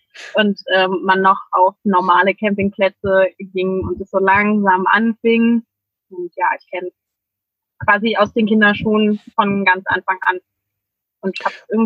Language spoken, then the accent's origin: German; Hamburg area, Germany; ich komme aus der Nähe von Hamburg